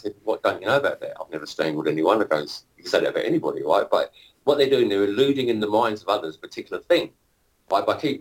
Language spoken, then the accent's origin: English; London, United Kingdom; I'm actually from the UK. I'm from London.